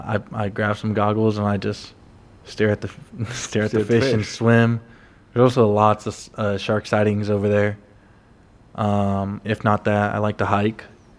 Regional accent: San Diego, California, United States; It's crazy as a San Diego kid.

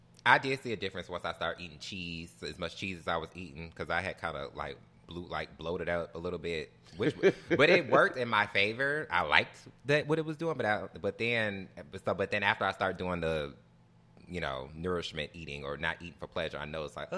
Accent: Detroit, Michigan, United States; Growing up in Detroit

